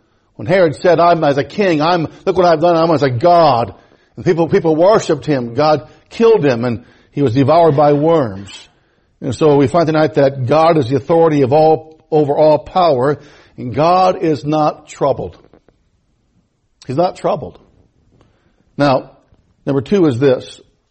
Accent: United States; Now, as an American, I want to see America do well.

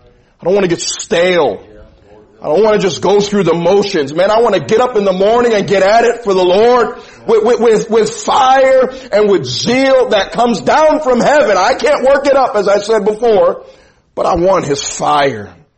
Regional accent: Chicago, Illinois, United States; You see, I'm from Chicago, and there's some things about an inner city.

